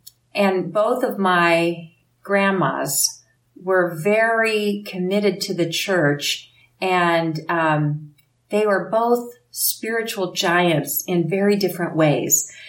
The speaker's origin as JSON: {"language": "English", "region": "Missouri", "country": "United States", "tie": "born or raised there", "said": "So it was in Northwest Missouri. So I grew up in Far West Stake."}